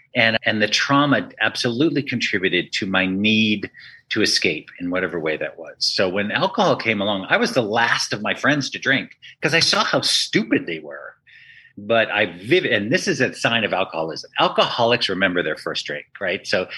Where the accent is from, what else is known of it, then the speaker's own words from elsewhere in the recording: Massachusetts, United States; I grew up in Western Massachusetts on the East Coast on the States, really, and a super gay kid.